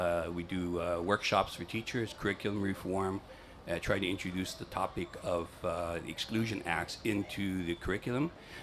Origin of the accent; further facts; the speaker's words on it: United States; born there; I was born in the United States, so I didn't come here as an immigrant.